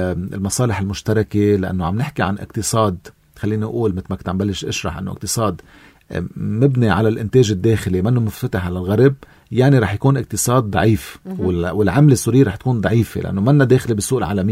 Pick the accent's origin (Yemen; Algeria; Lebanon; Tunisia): Lebanon; وبعدنا لليوم نحن كلبنانيين